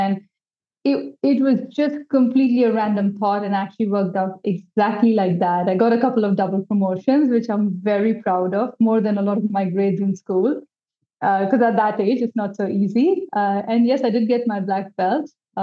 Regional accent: Delhi, India; Yeah, so I grew up in Delhi, and in a big joint family, a typical joint family of India.

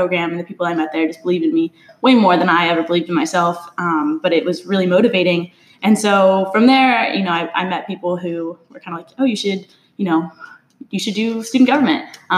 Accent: Arroyo Grande, California, United States; I am not from the Central Valley originally. I'm from Arroyo Grande, California.

